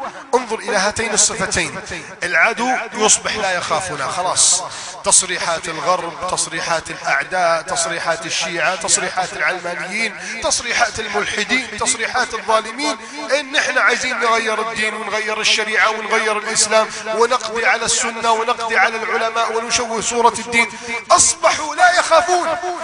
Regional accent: Egypt; بلدنا مصر

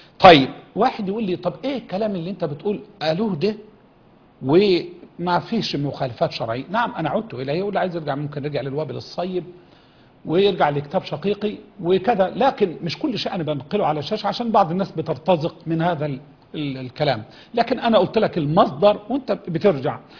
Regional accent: Egypt; احنا عندنا في مصر

